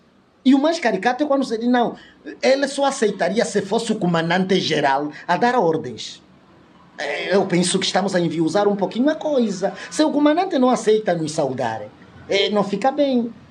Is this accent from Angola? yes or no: yes; Angola; Eu sou angolano, eu sou timbundo. Eu sou filho desta província, eu sou da Angola.